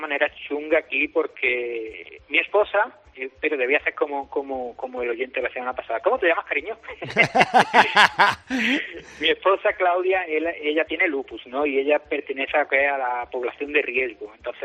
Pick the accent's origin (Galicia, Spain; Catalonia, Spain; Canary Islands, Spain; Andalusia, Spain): Andalusia, Spain; Granada